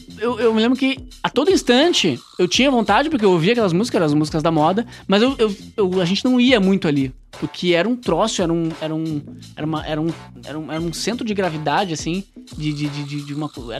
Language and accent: Portuguese; Rio Grande do Sul, Brazil; A gente é gaúcho, né? Rio Grande do Sul, lá tem um festival